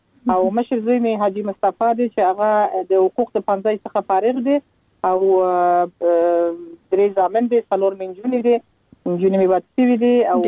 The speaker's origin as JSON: {"language": "Pashto", "region": "Kandahar", "country": "Afghanistan", "tie": "born there", "said": "موږ خپل چې په کندهار کې پیدا سول او زما اولادونه په کندهار کې پیدا سول"}